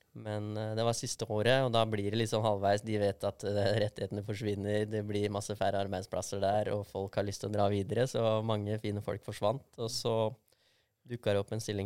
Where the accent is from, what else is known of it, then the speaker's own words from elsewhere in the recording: Asker, Akershus, Norway; Hvis vi skal ta det helt fra starten, så vokste jeg opp i Asker.